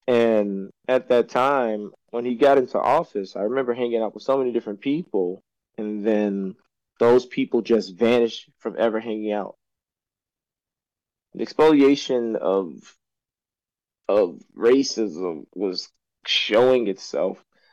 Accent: Chicago, Illinois, United States; And during that time, as you know, I'm from Chicago. I've never in my life ever had to experience a forest fire.

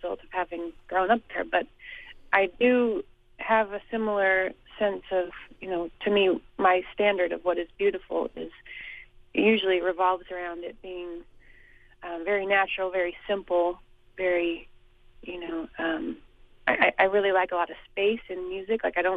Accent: Boise, Idaho, United States; now in Boston, United States; I did, yeah. I grew up in Boise.

